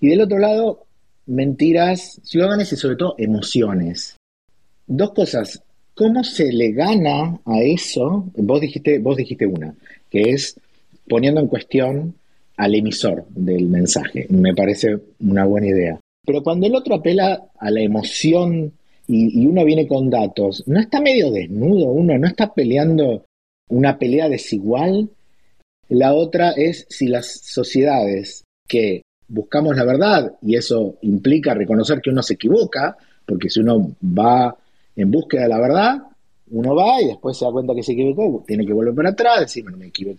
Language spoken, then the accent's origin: Spanish; Argentina; yo soy argentino, soy judío